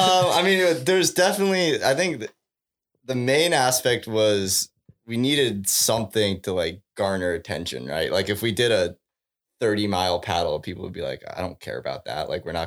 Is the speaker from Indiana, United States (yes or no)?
yes; Fort Wayne, Indiana, United States; also born or lived in Ann Arbor; I mean, so I was born in Ann Arbor, but then most of my life was spent growing up in Fort Wayne.